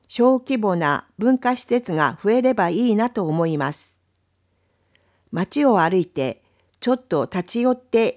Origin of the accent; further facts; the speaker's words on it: Imizu, Toyama, Japan; 僕も射水市出身ということで、